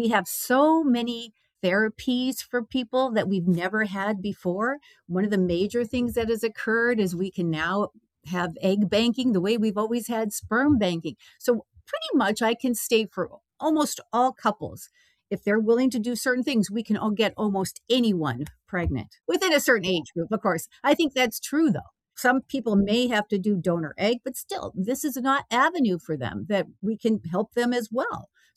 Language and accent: English; Los Angeles, California, United States; I grew up in the Los Angeles area, and I grew up